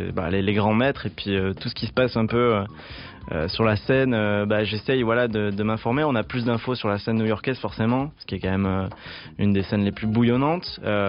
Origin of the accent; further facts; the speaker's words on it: Vauvert, Occitanie, France; il faut savoir que je viens de Vauvert. Vauvert, c'est un village à côté de Nîmes